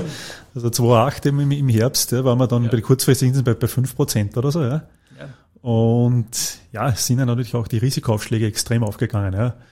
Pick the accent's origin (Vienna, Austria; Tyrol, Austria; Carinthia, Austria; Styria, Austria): Styria, Austria; Ich bin gebürtiger Steirer, wie man vielleicht hören kann.